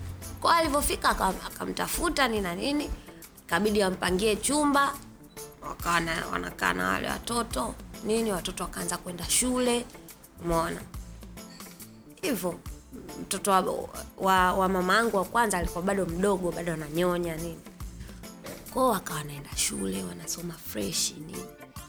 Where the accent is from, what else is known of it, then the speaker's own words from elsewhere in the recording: Marangu, Kilimanjaro, Tanzania; walikuwa watoto wanaendaga wanachota maji mtoni kwa sababu kwetu ni Marangu mtoni. Kwa hiyo kuna mto karibu.